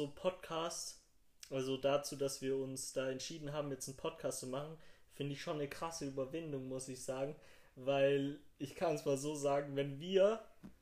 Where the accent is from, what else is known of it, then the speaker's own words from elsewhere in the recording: Leonberg, Baden-Württemberg, Germany; ich bin 20 Jahre alt. Und ich komme aus Leonberg.